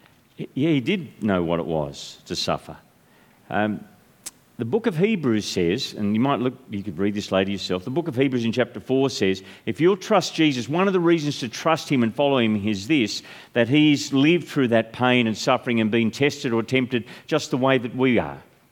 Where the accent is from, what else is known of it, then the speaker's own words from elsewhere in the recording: South Grafton, New South Wales, Australia; I'm from Grafton, okay, up in the bush. In fact, I'm not even from Grafton. I'm from South Grafton.